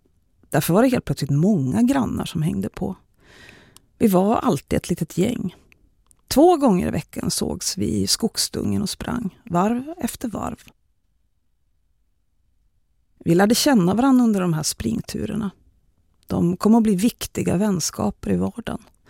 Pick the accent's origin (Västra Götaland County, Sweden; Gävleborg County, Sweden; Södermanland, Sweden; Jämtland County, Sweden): Jämtland County, Sweden; jag växte upp i Jämtland där utomhusidrott och att röra på sig överlag är människors allra vanligaste och viktigaste hobby.